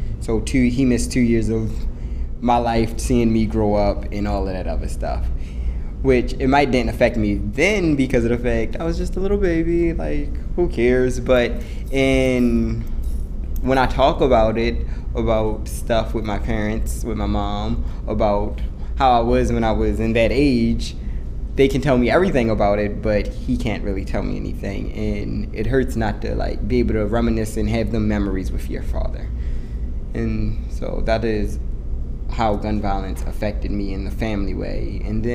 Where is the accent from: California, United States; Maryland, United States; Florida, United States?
Maryland, United States; Baltimore; And I grew up in Baltimore and a victim of being bullied.